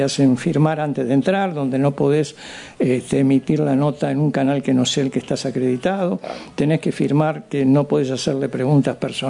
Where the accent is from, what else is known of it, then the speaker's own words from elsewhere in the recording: Uruguay; soy extraterrestre, vengo de Uruguay